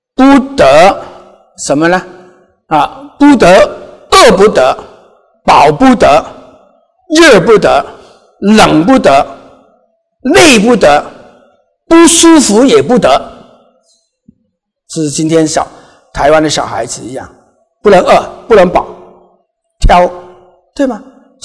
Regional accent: Guangdong, China; 不是我们广东人的东西。

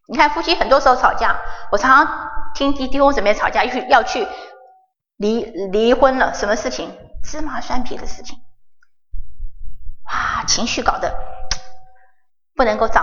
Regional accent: China; 我觉得我们中国人很少谈情绪问题，很少谈 EQ

